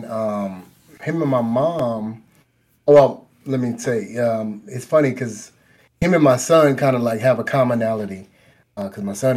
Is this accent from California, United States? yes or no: yes; Oakland, California, United States; I mean, I guess growing up in Oakland, you know, you got to be a little rough, a little, you know.